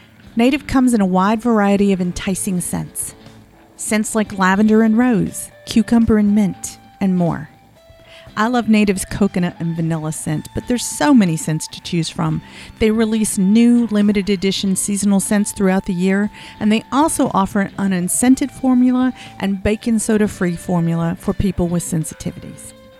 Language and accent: English; the South, United States; I'm not sure how you say aural because I'm from the South.